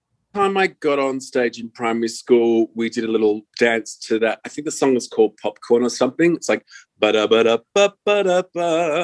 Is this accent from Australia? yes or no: yes; Perth, Western Australia, Australia; I was born and raised in Perth. Dad was from Sydney, from Engadine. And my mum is from Perth. I born and bred in Gooseberry Hill. We still have our wonderful family home that I grew up